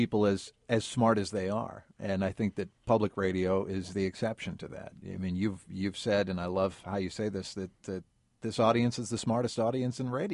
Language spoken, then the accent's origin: English; Sunman, Indiana, United States; Yeah, I grew up in Sunman, Indiana.